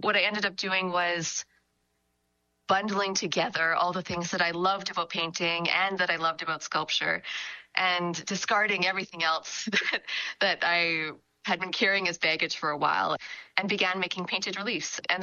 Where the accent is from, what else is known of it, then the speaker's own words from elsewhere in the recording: Manitoba, Canada; I grew up in the Interlake, north of Winnipeg, and I was always drawing on walls and making costumes.